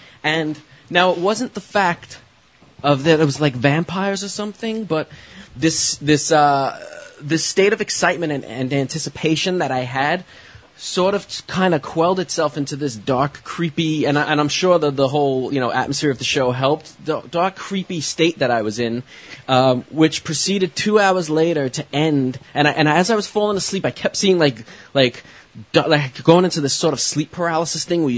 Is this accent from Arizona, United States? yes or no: no; Brooklyn, New York, United States; In my dream, I was sitting in my old apartment that I grew up in Brooklyn